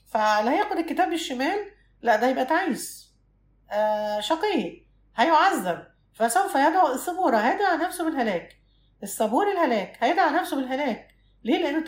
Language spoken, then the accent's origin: Arabic; Egypt; شوف عندنا في مصر في الصيف لما يجي الصيف والناس تروح الساحل الشمالي